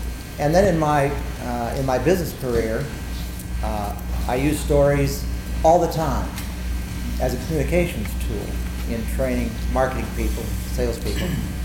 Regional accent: Chicago, Illinois, United States; Growing up in Chicago and spending time in New York and Washington, somehow I never was exposed to that.

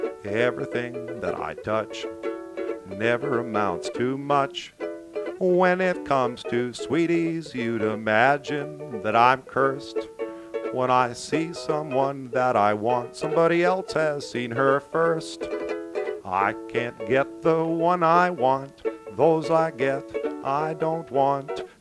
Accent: New England, United States; Well, my passion for music in the South has taken me away from my native New England. But when I grew up in New England

